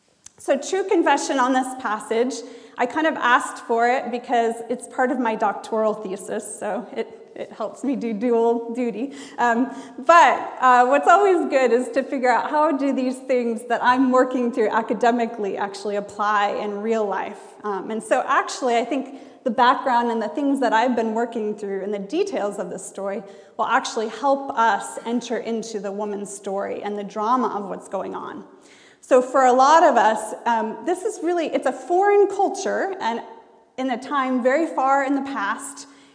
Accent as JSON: {"language": "English", "country": "United States", "said": "And as an American who, you know, we have a lot of eye contact"}